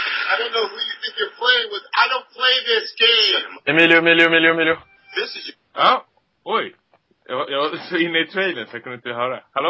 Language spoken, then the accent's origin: Swedish; Sweden; När jag var hemma i Sverige i somras